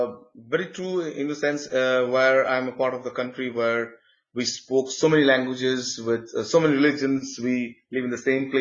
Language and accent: English; Kolkata, West Bengal, India; English is a second language; because British used to name my city Calcutta. But now we have changed to the Bengali pronunciation to Kolkata.